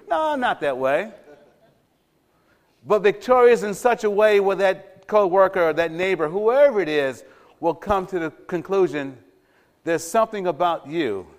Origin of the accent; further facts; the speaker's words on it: Los Angeles, California, United States; But I grew up in the Jordan Down housing projects in the smack middle of the Watts. I remember the Watts riots.